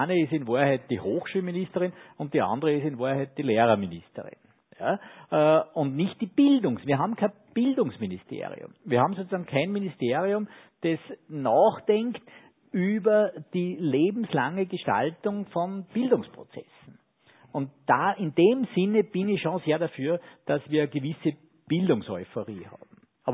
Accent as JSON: {"language": "German", "country": "Austria", "said": "nicht nur als Österreicher, sondern auch als EU"}